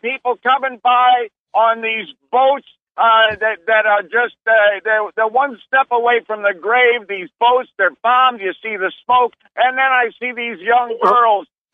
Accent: Northeast, United States; I am from the Northeast.

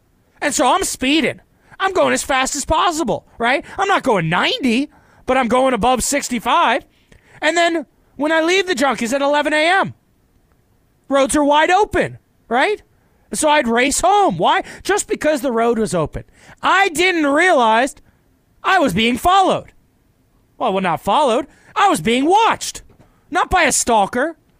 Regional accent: Virginia, United States; now in Richmond, United States; I miss all the friends that I had from growing up in Northern Virginia to the D.C. area, to the Arlington nightlife.

